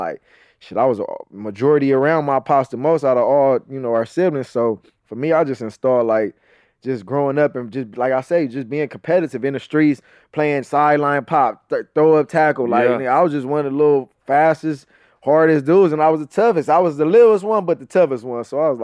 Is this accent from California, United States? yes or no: yes; Los Angeles, California, United States; growing up in Leimert Park, you know, Crenshaw and Slauson was literally 10, 15 blocks down the street